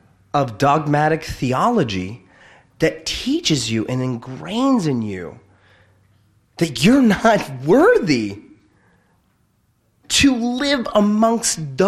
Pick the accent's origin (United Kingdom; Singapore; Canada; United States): United Kingdom; England; But I'm English and several other things that are not French.